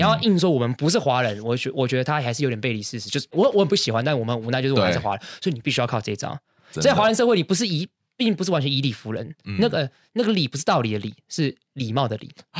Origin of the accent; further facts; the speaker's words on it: Taiwan; 但其实我们谁都不是，我们其实是台湾人。